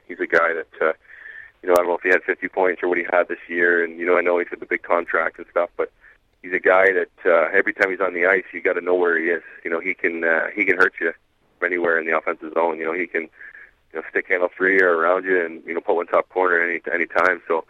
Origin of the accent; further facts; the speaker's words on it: Ottawa, Ontario, Canada; I'm being from Ottawa and putting it all together. I mean, you know, you always, you know, you kind of, I've always cheered for Ottawa